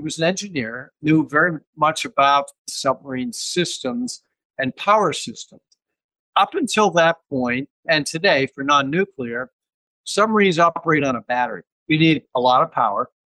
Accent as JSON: {"language": "English", "town": "Butler", "region": "Pennsylvania", "country": "United States", "tie": "born or raised there", "said": "I grew up in Butler, Pennsylvania, as you said. I grew up in a blue-collar town. I'm one of six children at that time"}